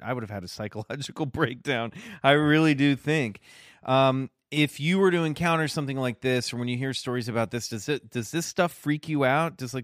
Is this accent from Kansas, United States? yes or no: yes; Kansas City, Kansas, United States; I grew up in Kansas City, which is, you know, I was right on the Kansas side, but, you know, basically grew up with a foot in Missouri.